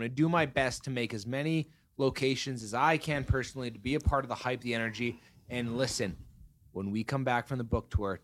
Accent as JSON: {"language": "English", "country": "Canada", "said": "We're Canadian. We say it a little different."}